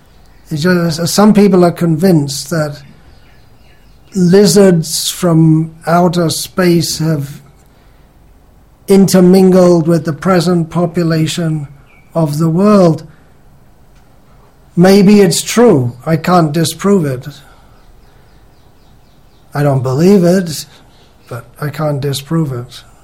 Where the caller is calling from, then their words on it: Salem, Tamil Nadu, India; I'm talking from Salem in Tamil Nadu.